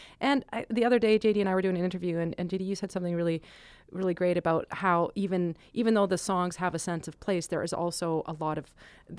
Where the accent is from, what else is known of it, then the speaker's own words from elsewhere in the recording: Canada; And that's just part of being a Canadian touring artist.